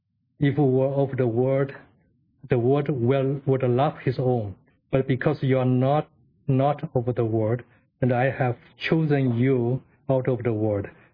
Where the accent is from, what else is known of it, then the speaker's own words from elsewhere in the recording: Jinhua, Zhejiang, China; English is a second language; My hometown is Jinhua, Zhejiang Province.